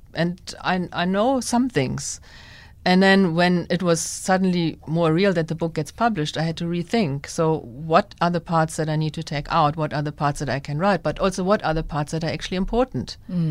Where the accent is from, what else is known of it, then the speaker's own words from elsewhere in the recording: Germany; moved away; I mean, I maybe also because I grew up in Germany, I wasn't really so clued up about the dynamics here. And then when I moved here